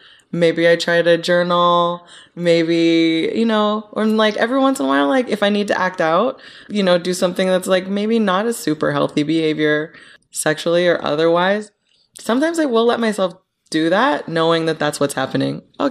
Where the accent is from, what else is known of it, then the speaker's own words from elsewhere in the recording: Seattle, Washington, United States; also born or lived in Germany / Hawaii / San Diego; I was born in Germany. Both my parents were in the military. So I lived in Hawaii, San Diego, Seattle.